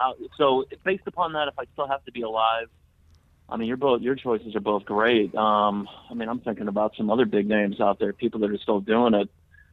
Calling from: New Hampshire, United States; Calling from New Hampshire.

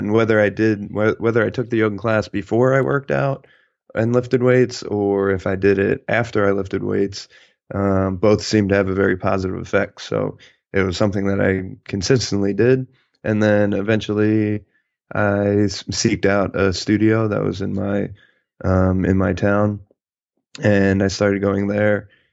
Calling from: San Jose, California, United States; I am in San Jose, California.

